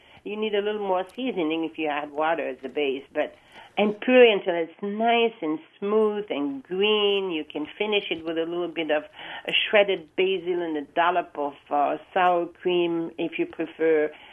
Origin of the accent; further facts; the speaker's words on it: Wisconsin, United States; After all, we are from Wisconsin.